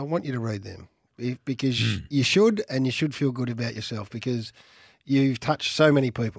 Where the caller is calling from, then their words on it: Brighton, Australia; from Brighton.